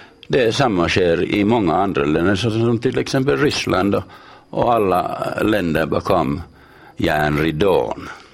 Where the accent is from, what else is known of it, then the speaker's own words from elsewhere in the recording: Finland; Som finne